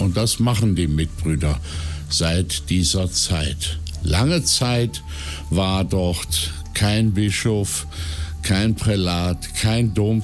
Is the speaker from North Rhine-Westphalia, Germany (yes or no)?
yes; Neuss, North Rhine-Westphalia, Germany; also born or lived in Düsseldorf; Ich bin 1954 in Düsseldorf geboren worden, bin dann in Neuss zur Schule gegangen